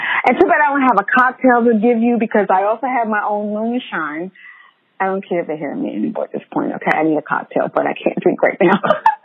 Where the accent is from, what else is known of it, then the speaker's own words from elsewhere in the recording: New York, United States; I'm a New Yorker, so I'm sorry.